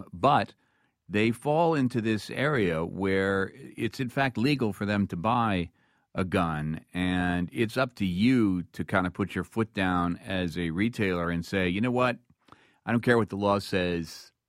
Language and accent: English; New York, United States; I'm from New York, but I got some friends in Ellisville. My family actually lives here.